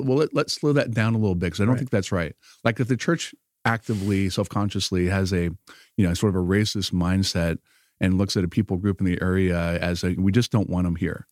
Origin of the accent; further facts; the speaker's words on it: the South, United States; you know, I grew up in the South.